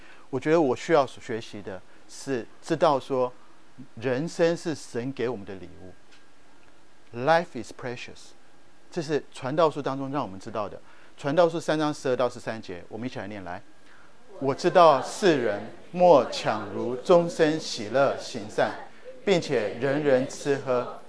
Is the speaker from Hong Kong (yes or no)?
no; Taiwan; 对不起，我从台湾来的哈。